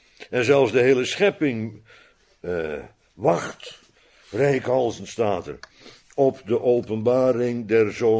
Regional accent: Netherlands; Maar ja, ik ben ook een Nederlander, dus ik mag niks zeggen.

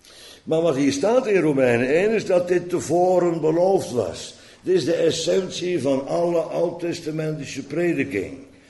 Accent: Laren, Gelderland, Netherlands; Ik kom uit de Achterhoek. Ja, uit Laren, Lochem, Laren, Gelderland.

